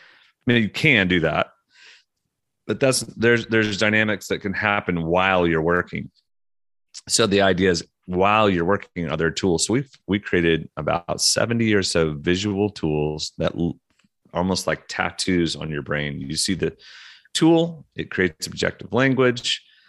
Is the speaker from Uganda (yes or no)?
no; Oklahoma, United States; also born or lived in Russia / Atlanta / London; So I'm from Oklahoma, but I've lived my life